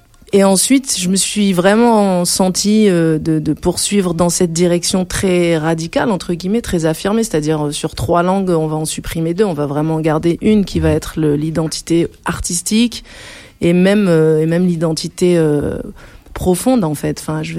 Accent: Algeria; born there; French is a second language; Moi, je suis née en Algérie, c'est la première langue que j'ai parlé.

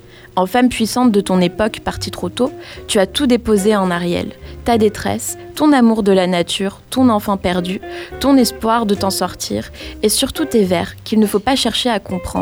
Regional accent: France; c'est pas comme chez nous en France

